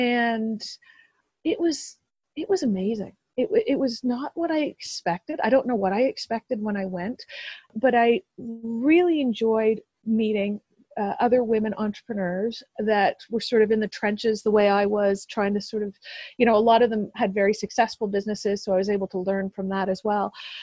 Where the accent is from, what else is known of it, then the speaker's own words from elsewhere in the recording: Montreal, Quebec, Canada; also born or lived in Vancouver; now in Cape Breton, Canada; I have two daughters and a son, and I'm not originally from Cape Breton. However, I moved here from Vancouver and I was born and raised in Montreal.